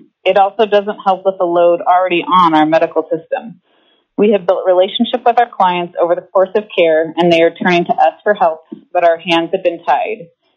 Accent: Soldotna, Alaska, United States; I'm from Soldotna, Alaska.

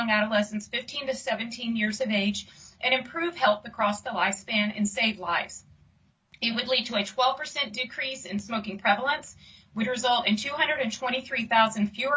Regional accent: Deep South, United States; I grew up in the Deep South, where tobacco was a way of life.

